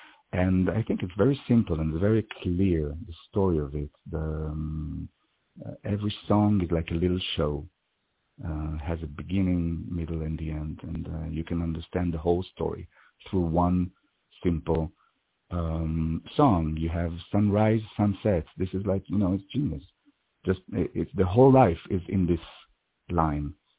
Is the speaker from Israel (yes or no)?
yes; Israel; Yeah, I'm from Israel. I'm an actor and a theater director in Israel.